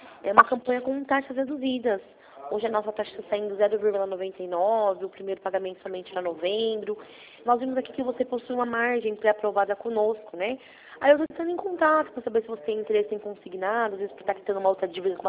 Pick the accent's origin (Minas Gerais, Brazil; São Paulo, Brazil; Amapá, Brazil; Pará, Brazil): São Paulo, Brazil; eu sou do interior de São Paulo.